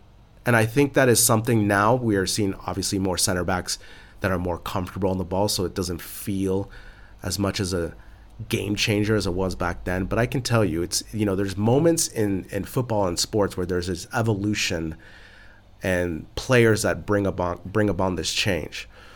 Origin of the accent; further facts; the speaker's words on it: San Francisco, California, United States; I'm from San Francisco Bay Area.